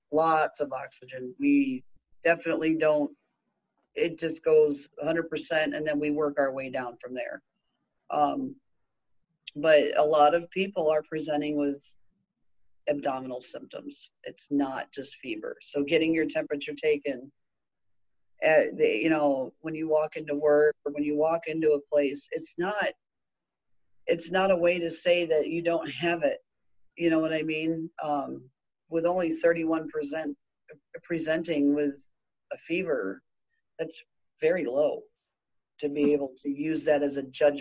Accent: Michigan, United States; I seen on one of the news on Facebook, because I'm from Michigan, I think it was MSU, Michigan State University

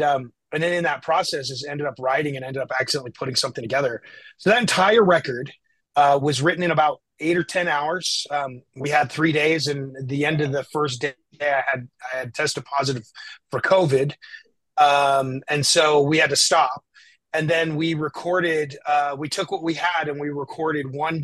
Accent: Park City, Utah, United States; talking about how I grew up and growing up in Park City, Utah, and, you know, the music scene that was in Salt Lake City

